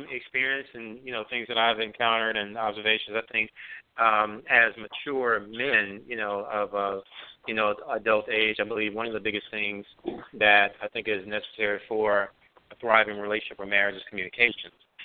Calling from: Atlanta, Georgia, United States; Calling from Atlanta.

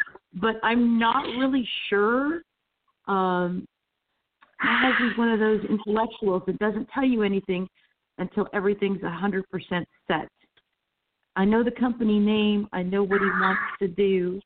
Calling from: Florida, United States; I'm calling from Florida.

